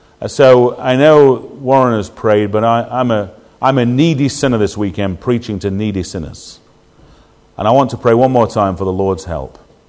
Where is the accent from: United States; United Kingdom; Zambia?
United Kingdom; Sheffield, Yorkshire and the Humber; when I was a boy growing up, I'm from Sheffield originally.